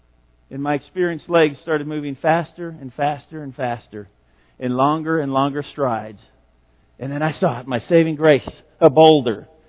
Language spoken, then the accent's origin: English; Albuquerque, New Mexico, United States; When I was a teenager, we grew up in Albuquerque, New Mexico